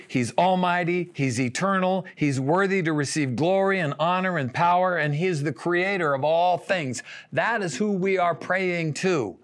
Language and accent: English; Hanford, California, United States; I'm from Hanford, so they rushed him to the Hanford Hospital.